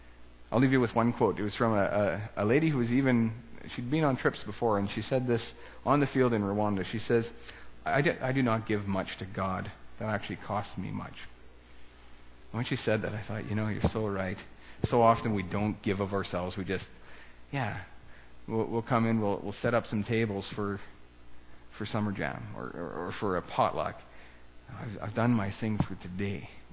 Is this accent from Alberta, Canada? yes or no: no; Ontario, Canada; No way, we're from Ontario.